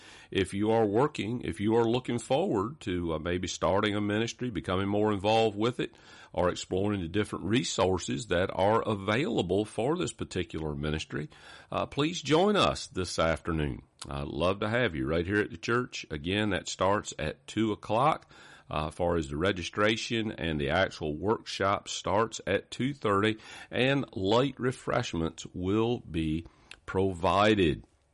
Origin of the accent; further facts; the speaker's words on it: Deal Island, Maryland, United States; We grew up together down in the Deal Island Chance, Winona area, and went on to high school together.